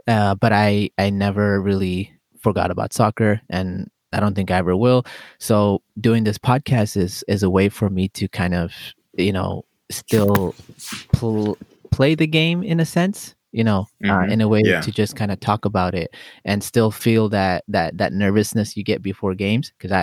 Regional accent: Fiji; So I was born in Fiji, played soccer since I was 5.

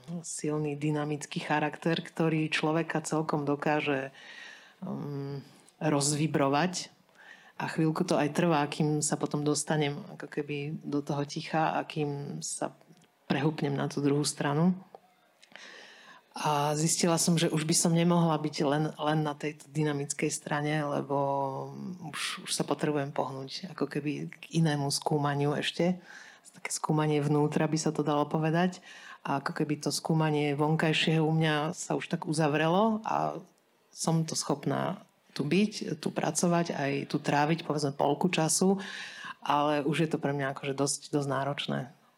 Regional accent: Nová Dubnica, Trenčín Region, Slovakia; now in Bratislava, Slovakia; predtým som vyrastala v malom meste v Novej Dubnici, ktorá mala 13 tisíc obyvateľov, čiže som vlastne z malého mesta a z vidieka, by sa dalo povedať. Bratislava sa od toho roku, prisťahovala som sa asi v 91.

